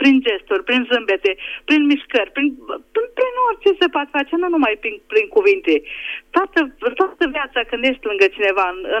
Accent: Budapest, Hungary; din Budapesta

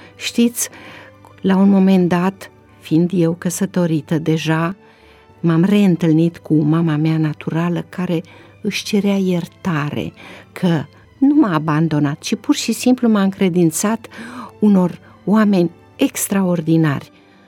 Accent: Moldovița, Suceava County, Romania; eu sunt bucovineancă, deci sunt din comuna Moldovița. Acolo sunt rudele mele și rădăcinile mele de origine.

